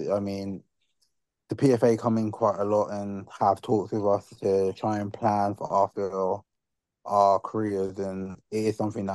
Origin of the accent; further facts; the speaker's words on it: London, United Kingdom; Yeah, surprisingly, my team was actually Aston Villa growing up. I've got no connection to Birmingham or Aston Villa